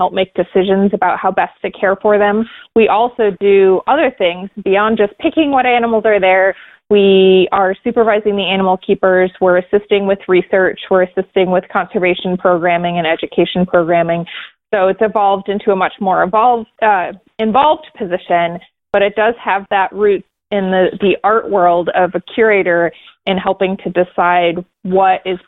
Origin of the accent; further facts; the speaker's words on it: New York, United States; I grew up back east in New York State